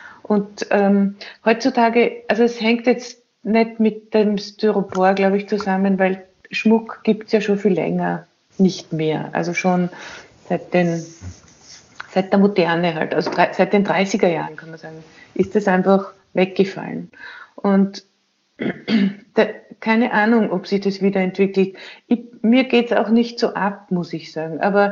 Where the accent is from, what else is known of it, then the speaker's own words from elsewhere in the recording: Austria; bei uns in Österreich